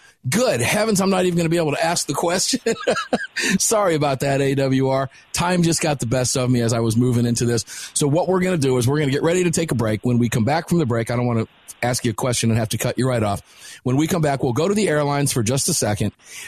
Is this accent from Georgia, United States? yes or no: yes; Georgia, United States; let's see, I'm from Georgia. My carry permit's no good in D.C.